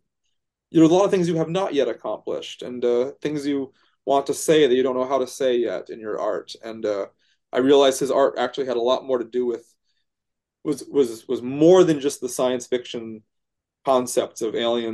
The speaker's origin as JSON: {"language": "English", "region": "Minnesota", "country": "United States", "tie": "born or raised there", "said": "even though I grew up in Minnesota and he grew up in Turkey"}